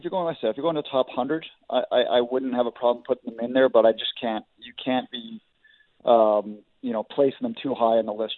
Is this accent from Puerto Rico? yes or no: no; Abbotsford, British Columbia, Canada; grew up in Abbotsford and worked at Leadview